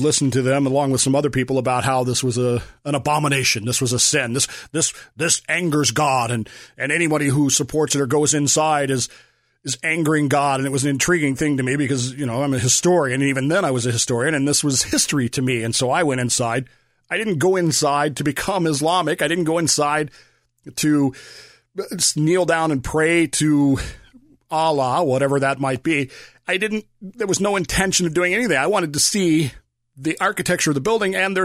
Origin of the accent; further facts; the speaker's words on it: United States; Okay, I'm as American as apple pie, folks.